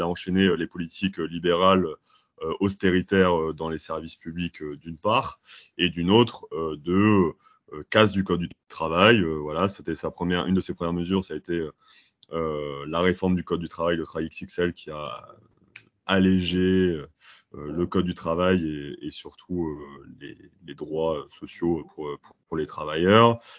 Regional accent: Amiens, Hauts-de-France, France; j'ai 25 ans, je suis originaire d'Amiens et je suis actuellement en reprise d'études en master en sciences de l'éducation.

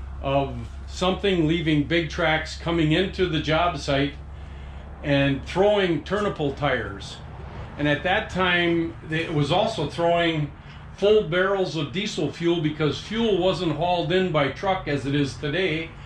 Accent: Green Bay, Wisconsin, United States; I'm from Green Bay, Wisconsin.

